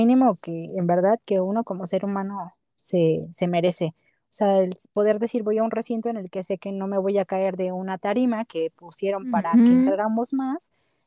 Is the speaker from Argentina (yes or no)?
no; Mexico; somos los fans mexicanos, perdón por no incluir a todos a Latinoamérica, pero bueno, estoy hablando de mi país